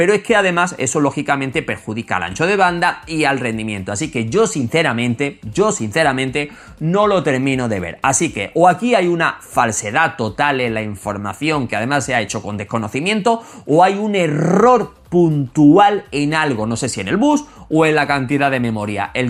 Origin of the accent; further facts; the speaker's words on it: Málaga, Andalusia, Spain; la playita también, a mí me encanta, soy de Málaga